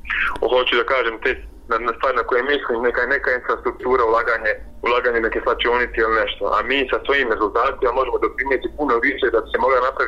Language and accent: Bosnian; Bosnia & Herzegovina; Najveći ovdje problem kod nas u Bosni i Hercegovini